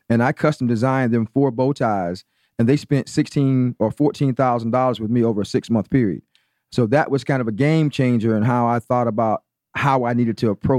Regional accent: Brunswick, Georgia, United States; now in Atlanta, United States; Oh, no, I'm really from Brunswick, Georgia.

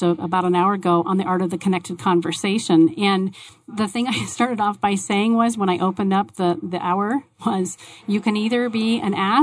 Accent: Tempe, Arizona, United States; I grew up here in Tempe, nearby city.

